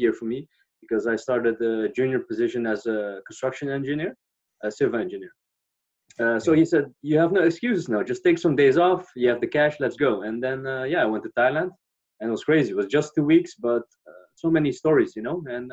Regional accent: Netherlands; Yeah, so I'm from the Netherlands. When I was younger, I didn't travel a lot or at all, you know. I did like trips with my family, you know, like across Europe.

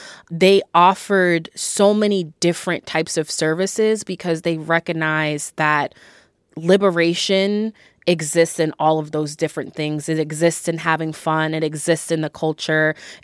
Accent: Boston, Massachusetts, United States; and I'm from Boston and I went to school here

